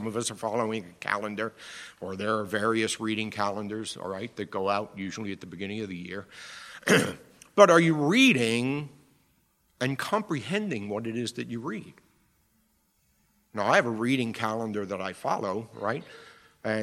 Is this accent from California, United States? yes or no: no; Bronx, New York, United States; I grew up in the Bronx, so I had to learn this when I went to Michigan